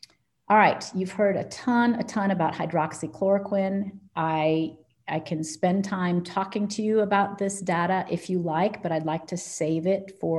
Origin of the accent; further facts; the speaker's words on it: Haiti; I took hydroxychloroquine all the time as a child growing up in Haiti for malaria prophylaxis.